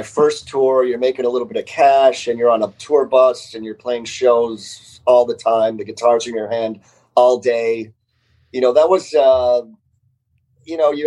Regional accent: Detroit, Michigan, United States; I had rock and roll roots. I'm from Detroit.

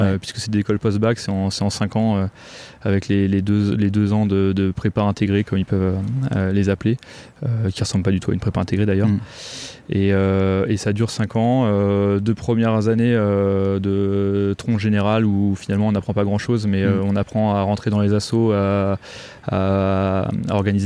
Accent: Meudon, Île-de-France, France; Alors j'ai grandi à Paris, ouais. J'ai grandi dans la région parisienne, j'ai grandi à Meudon exactement.

